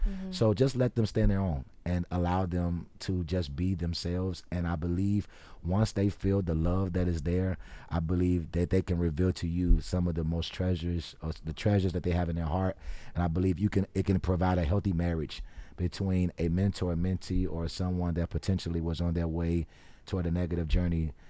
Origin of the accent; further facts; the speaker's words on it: Chicago, Illinois, United States; Listen, I'm from Chicago. I love … to the same degree.